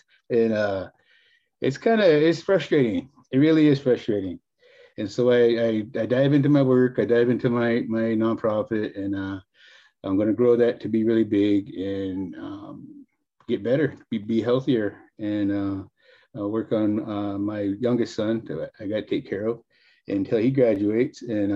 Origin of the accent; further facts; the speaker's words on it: Oregon, United States; And where I was raised in Oregon, me and my sister and another Indian fella was the only ones that weren't white.